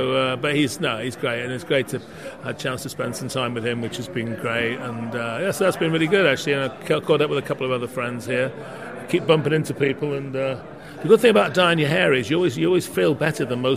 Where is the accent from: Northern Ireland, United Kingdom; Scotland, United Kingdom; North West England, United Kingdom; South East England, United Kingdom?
North West England, United Kingdom; Liverpool; But I mean, for me, I'm from Liverpool.